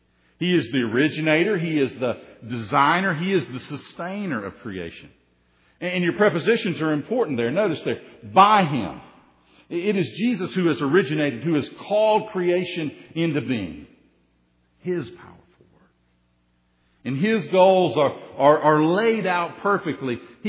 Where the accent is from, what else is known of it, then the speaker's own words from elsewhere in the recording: United States; You know, I grew up on a river. I grew up on the Tennessee River. And so anytime I'm around water, I get excited.